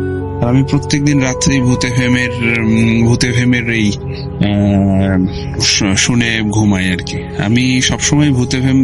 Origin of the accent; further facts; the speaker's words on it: Gopalganj, Dhaka Division, Bangladesh; now in Italy; Italy থেকে বলতেছি। ইতালির অস্ট্রিয়াতে থাকি আমি। আমার বাড়ি হচ্ছে গোপালগঞ্জ, থানাপাড়া।